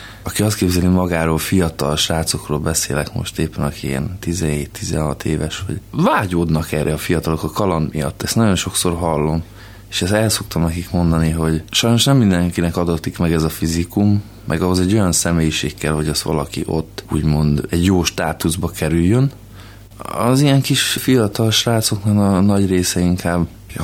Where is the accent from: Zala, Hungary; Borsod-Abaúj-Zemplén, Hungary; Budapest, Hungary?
Budapest, Hungary; Budapesten nőttem föl, tehát nem volt nehéz ebbe beleesni.